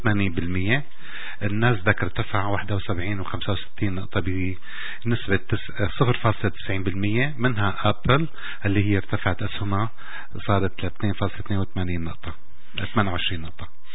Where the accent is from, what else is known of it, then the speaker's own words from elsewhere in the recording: Syria; طبعا احنا تميزنا كسوريين خارج البلد ننشهر وننعرف اكتر،